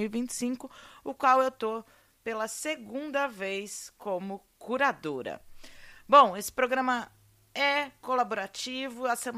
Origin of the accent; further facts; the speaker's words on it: São Carlos, São Paulo, Brazil; Na cidade de São Carlos, a cidade que tem mais mestre por metro quadrado, a minha terra natal.